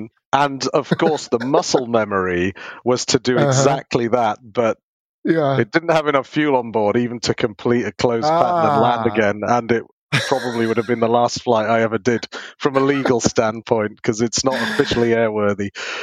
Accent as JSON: {"language": "English", "region": "Yorkshire and the Humber", "country": "United Kingdom", "said": "I am from Yorkshire, up in the north of England originally."}